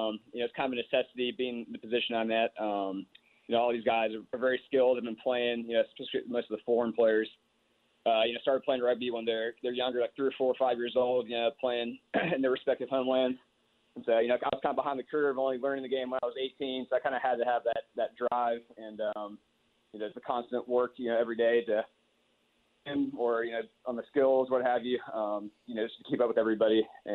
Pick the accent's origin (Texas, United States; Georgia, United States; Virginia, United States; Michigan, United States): Texas, United States; Dallas